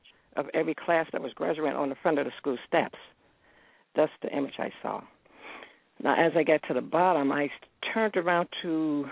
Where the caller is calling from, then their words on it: Cleveland, Ohio, United States; I'm calling from Cleveland, Ohio.